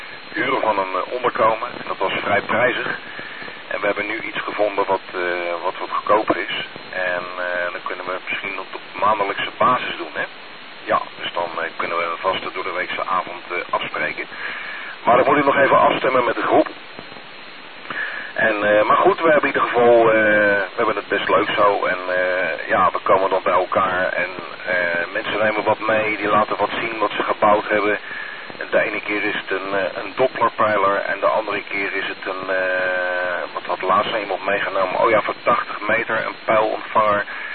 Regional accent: Almere, Flevoland, Netherlands; Maar oorspronkelijk kom ik uit Almere. Uit Almere, uit Flevoland, de provincie Flevoland.

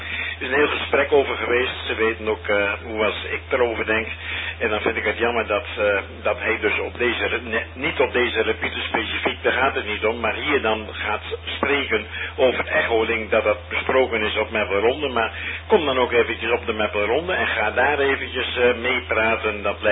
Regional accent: Hilversum, North Holland, Netherlands; born there; En normaal ben ik een Hollander, hè? Ik ben geboren in Hilversum

